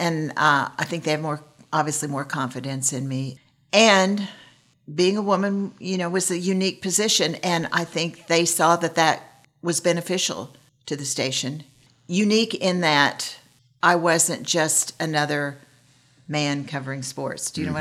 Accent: Oklahoma, United States; I'm from Oklahoma.

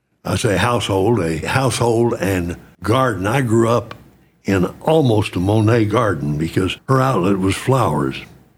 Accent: Norman, Oklahoma, United States; I grew up always in Norman because they moved to Norman before I was born.

